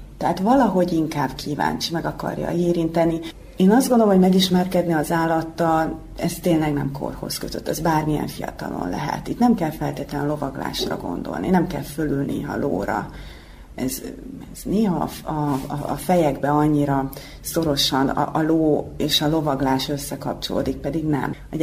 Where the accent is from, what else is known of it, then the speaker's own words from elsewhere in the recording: Törökszentmiklós, Jász-Nagykun-Szolnok, Hungary; born there; Szolnok mellett születtem, Törökszent Miklóson